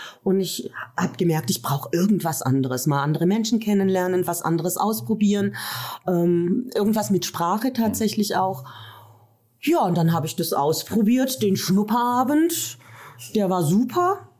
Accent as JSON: {"language": "German", "town": "Schwenningen", "region": "Baden-Württemberg", "country": "Germany", "tie": "born there", "moved": "as an adult", "lives_now": "Fulda, Germany", "said": "Richtig, ich komme nicht aus Fulda. Ich bin in Baden-Württemberg in Schwenningen am Neckar geboren und bin dann 89 nach Fulda Öst gekommen."}